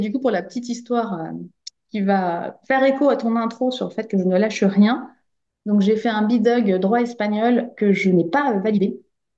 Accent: Île-de-France, France; also born or lived in Clermont-Ferrand; Je suis née à Clermont-Ferrand, donc mes premières années de vie étaient sur Clermont-Ferrand. On est arrivé ensuite en région parisienne et en région parisienne, on a également pas mal déménagé. J'ai fait quasiment tous les départements d'Île-de-France.

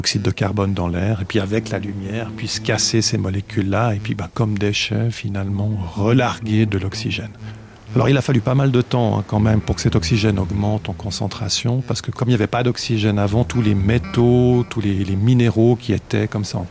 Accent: Switzerland

